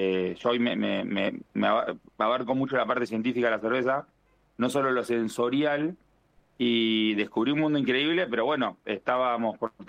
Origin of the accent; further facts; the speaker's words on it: La Plata, Buenos Aires Province, Argentina; y no es que lo diga yo porque soy de La Plata